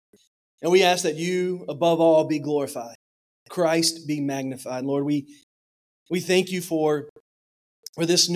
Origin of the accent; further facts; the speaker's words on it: Hammond, Louisiana, United States; I grew up in Hammond, born and raised in Hammond. Pastored in Atlanta, Louisiana, which is about an hour north of Alexandria for seven and a half years.